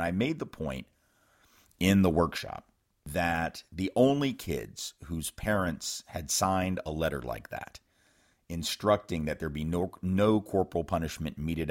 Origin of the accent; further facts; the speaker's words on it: Nashville, Tennessee, United States; growing up in Nashville, Tennessee, my parents had always been very clear.